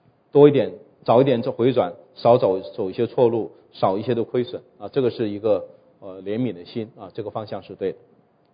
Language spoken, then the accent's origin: Chinese; China; 我们中国人有点好脸面啊